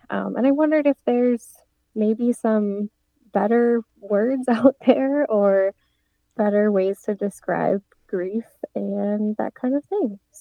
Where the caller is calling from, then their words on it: Milwaukee, Wisconsin, United States; I'm calling from Milwaukee, Wisconsin.